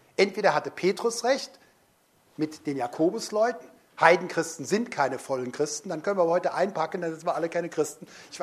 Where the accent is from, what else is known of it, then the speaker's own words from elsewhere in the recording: Cologne, North Rhine-Westphalia, Germany; Als Kölner liebe ich Fleischküchle